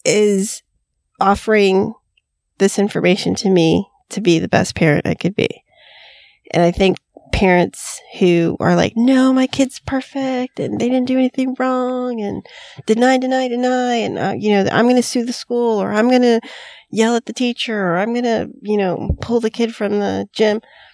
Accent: Florida, United States; I'm from Florida. That was very close to home.

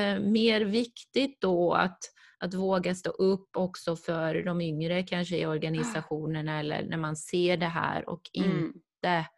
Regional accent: Sweden; first language Swedish; svenska är mitt modersmål, franska är hans

